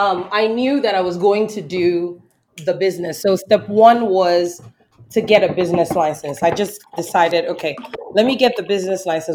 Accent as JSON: {"language": "English", "region": "Southern United States", "country": "United States", "tie": "born or raised there", "said": "and I grew up in the South and I'm from the South."}